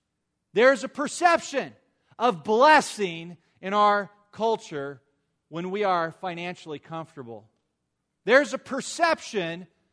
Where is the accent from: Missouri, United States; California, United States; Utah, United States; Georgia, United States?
California, United States; Mission Viejo; I grew up down in South Orange County. You know, the OC. I grew up down in Mission Viejo.